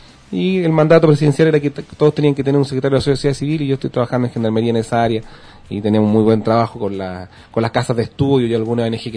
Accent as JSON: {"language": "Spanish", "town": "San Miguel", "region": "Santiago Metropolitan Region", "country": "Chile", "tie": "born or raised there", "said": "soy de San Miguel, tengo mi familia siempre ha sido de San Miguel. Mi abuelo llegaron en el año 61, llegaron a vivir a la población San Miguel."}